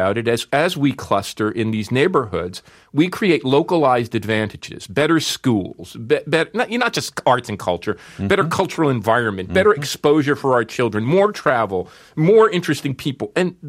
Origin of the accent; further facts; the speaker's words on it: Newark, New Jersey, United States; I was born in Newark, New Jersey, grew up in New Jersey, could go to Rutgers University and get a path to upward mobility.